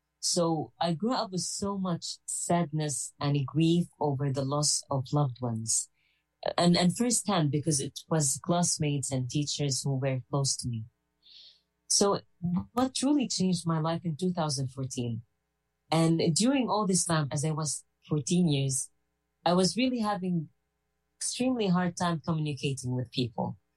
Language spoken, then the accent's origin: English; Gaza Strip, Palestine; I'm a Palestinian painter and author of Cities Bird. I was born and raised in Gaza Strip to a family of refugees.